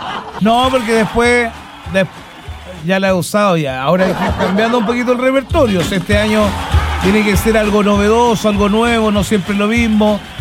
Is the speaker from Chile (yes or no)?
yes; Chile; Somos chaqueteros los chilenos.